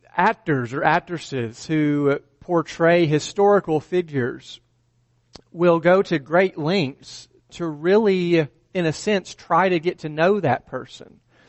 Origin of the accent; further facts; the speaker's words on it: Alabama, United States; which I thought was a little bit ironic because I'm from Alabama